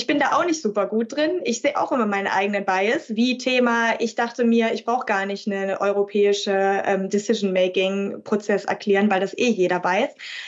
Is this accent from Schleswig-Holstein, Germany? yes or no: yes; Kiel, Schleswig-Holstein, Germany; Ich komme aus Kiel. So, wir sagen zu einem Wischmopp Feudel.